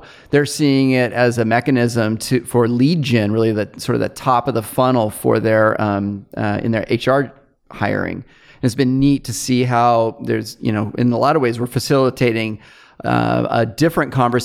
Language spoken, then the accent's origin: English; Fresno, California, United States; There is a local high school called Patino School of Entrepreneurship here in my hometown, Fresno.